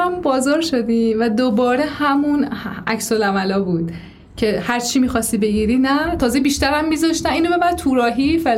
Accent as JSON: {"language": "Persian", "country": "Iran", "said": "بعد فهمیدن از ایران اومدیم، خیلی خوشحال بودن"}